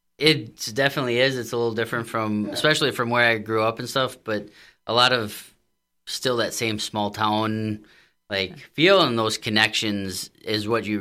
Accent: Wisconsin, United States; So I'm originally from northwestern Wisconsin. Came to school down in Point, was a teacher for over 10 years

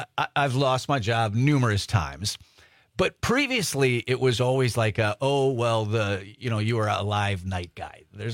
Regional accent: Greenville, Wisconsin, United States; this would have been in Appleton, so I grew up over in Greenville.

